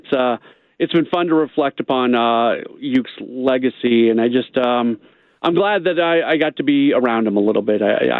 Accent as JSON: {"language": "English", "town": "St. Louis", "region": "Missouri", "country": "United States", "said": "Yeah, I am from St. Louis."}